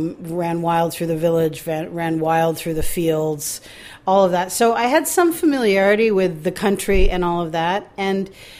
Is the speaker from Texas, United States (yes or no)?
no; Maine, United States; born there; I was born in Maine.